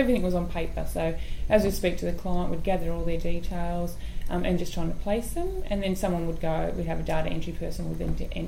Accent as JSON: {"language": "English", "town": "Sydney", "region": "New South Wales", "country": "Australia", "tie": "born there", "said": "I was born here in Sydney."}